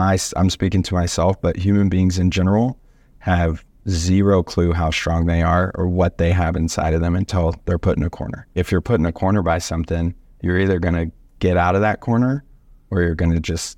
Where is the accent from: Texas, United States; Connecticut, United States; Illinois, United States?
Texas, United States; I'm from the Dallas-Fort Worth area, and now I live over in East Dallas